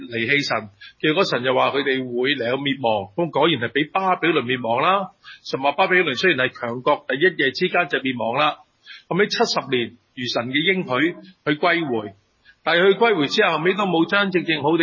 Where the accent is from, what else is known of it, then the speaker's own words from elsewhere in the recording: China; 我們中國人最興講呢句㗎嘛